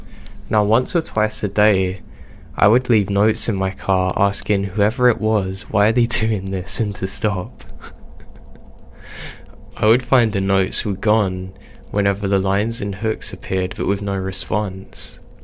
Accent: Ohio, United States; We are from the Midwest and planned our trip to take a big circle from Ohio to LA, up to Portland, and then back home.

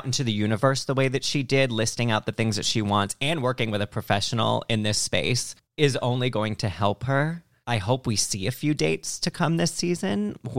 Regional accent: Massachusetts, United States; I'm from Massachusetts, but I've actually never been to Salem.

